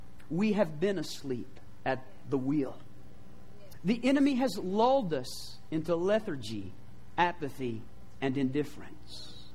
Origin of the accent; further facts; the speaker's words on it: New Mexico, United States; Now, I came from New Mexico, and it is something to graduate from Santa Fe High in New Mexico.